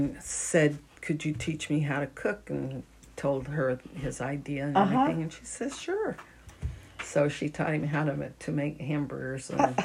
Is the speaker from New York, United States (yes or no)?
no; Oceanside, California, United States; born there; So that's how I got here. I was born in Oceanside and came home to here.